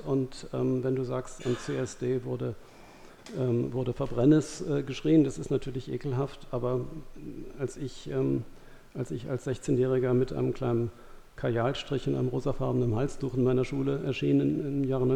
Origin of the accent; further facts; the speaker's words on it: Hesse, Germany; ich finde es als Westdeutscher, der in Hessen aufgewachsen ist